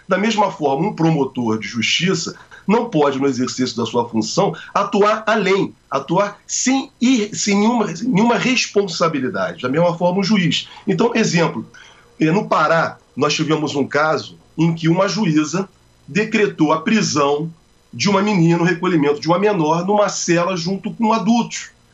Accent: Rio de Janeiro, Brazil; Uma juíza aqui no Rio de Janeiro, sou do Rio de Janeiro

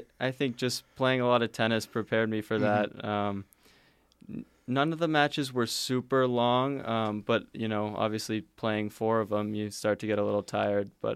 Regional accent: Maine, United States; Yeah, so we're both from Maine, played high school tennis

